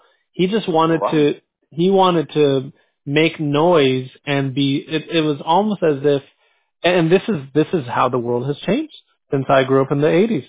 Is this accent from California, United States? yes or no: yes; San Diego, California, United States; I grew up in San Diego when San Diego was a much more different life. My dad was retired from the Navy after 22 years.